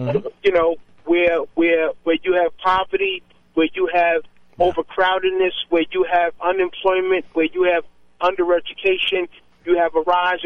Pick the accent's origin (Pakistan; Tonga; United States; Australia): United States; New York; I really think I'm one of the few people born and raised in New York that has always been ready to live elsewhere.